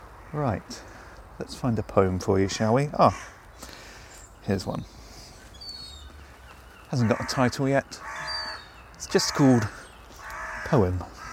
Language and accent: English; South East England, United Kingdom; I grew up in Surrey in a forest. Not literally in a forest, we lived in a house, but the house was in a forest, and through the back bedroom windows you could see the whole of West London.